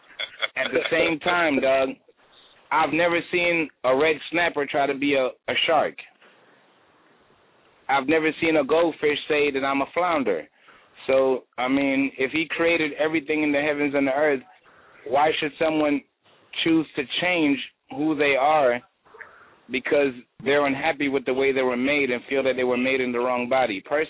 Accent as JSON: {"language": "English", "country": "Jamaica", "said": "Cherokee Indian, Irish, Jewish, and British. Well, I should say Anglo-Saxon. So I have 7 different nationalities running in my blood, and I'm from Jamaica."}